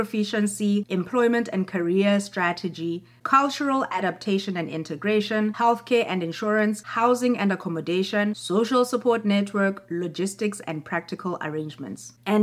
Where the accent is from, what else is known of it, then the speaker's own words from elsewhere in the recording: South Africa; also born or lived in Europe / North America; now in Canada; I am a South African who has lived in both Europe and North America, and if you are new to my channel, in 2023, I became a Canadian citizen, making me a dual citizen of South Africa and Canada.